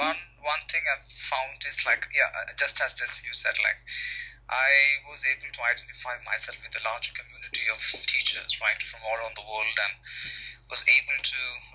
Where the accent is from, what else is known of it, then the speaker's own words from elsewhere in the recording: India; Basically, yeah, you know I'm from India.